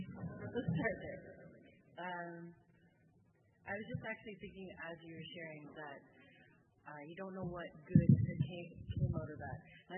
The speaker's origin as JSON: {"language": "English", "country": "Pakistan", "tie": "born or raised there", "said": "I was born into a missionary family and was fortunate enough to be born and raised in Pakistan."}